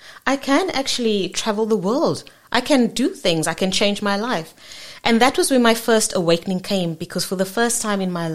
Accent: South Africa; born there; where I come from South Africa, and I was born into the apartheid regime, and I was about 10 years old when we as a country had our first democratic elections

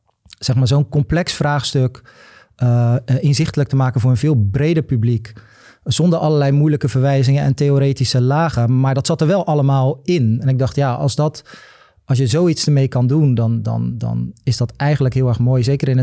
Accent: Rotterdam, South Holland, Netherlands; ik kom ook uit Rotterdam.

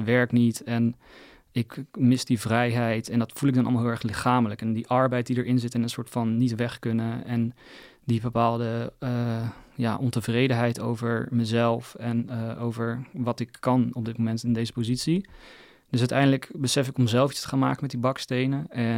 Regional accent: Gouda, South Holland, Netherlands; Toen ben ik zelf opgegroeid in Gouda in Utrecht.

